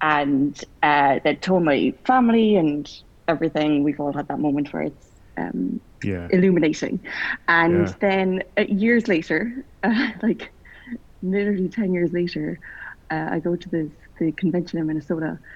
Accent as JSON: {"language": "English", "town": "Cork", "region": "Munster", "country": "Ireland", "said": "Yeah, I am from Ireland, a city called Cork, right down in the south of Ireland."}